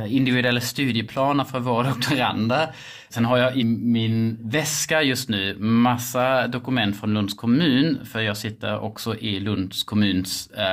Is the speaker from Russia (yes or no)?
no; Schleswig-Holstein, Germany; Swedish is a second language; moved away as an adult; now in Sweden; Jag kommer från Tyskland, från Gunnen. Så jag kommer från en liten by utanför Lübeck, så kommer från norra Tyskland. Så jag kom till Sverige 2002